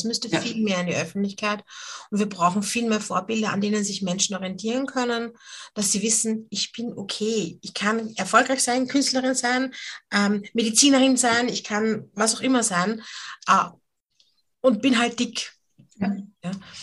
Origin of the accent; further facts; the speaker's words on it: Austria; ich bin eine weiße Frau, ich bin in Österreich geboren, ich habe einen Migrationshintergrund, aber Generationen zurück. Ich bin eine sehr typische Österreicherin